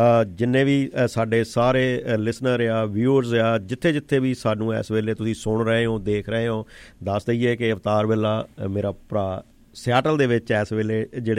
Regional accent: Phagwara, Punjab, India; ਪਿੱਛੋਂ ਅਸੀਂ ਇਕੱਠੇ ਫਗਵਾੜੇ ਏਰੀਏ ਨੂੰ ਬਿਲੋਂਗ ਕਰਦੇ ਹਾਂ ਦੋਈ ਜਣੇ।

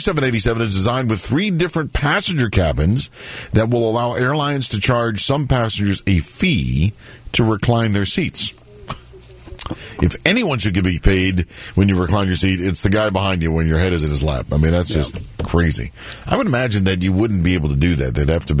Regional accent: United States; and of course, being very proud of being an American, proud of our president

